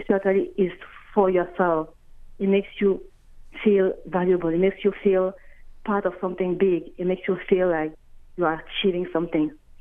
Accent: Cameroon; moved away as an adult; also born or lived in France; now in Baltimore, United States; Yes, I am from Cameroon. I moved to Baltimore 5 years ago, but transitioning from France.

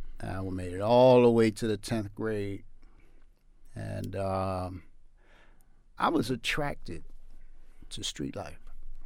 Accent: Baltimore, Maryland, United States; Well, I grew up in East Baltimore. I am the second of six children. And we lived in the projects.

